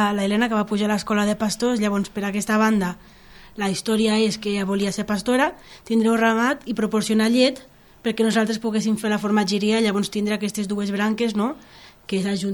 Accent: Barcelona, Catalonia, Spain; now in Priorat, Spain; Perquè al final som de Barcelona, vam néixer a Barcelona, i vam vindre aquí

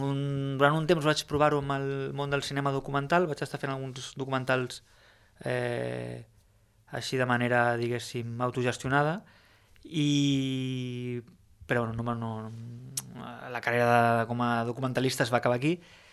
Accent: Barcelona, Catalonia, Spain; born there; jo no soc de Porrera, i vaig néixer a Barcelona. El que és veritat que tinc família, per part de la família de mon pare, diguéssim, tinc avantpassats, besavis i rebesavis, que eren de Móra d'Ebre i de Pratdip.

